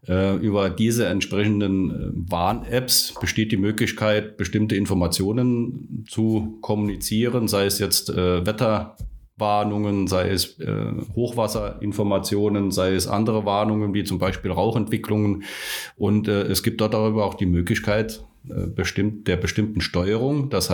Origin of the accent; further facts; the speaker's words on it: Saarland, Germany; bin als Saarländer in Nordrhein-Westfalen unterwegs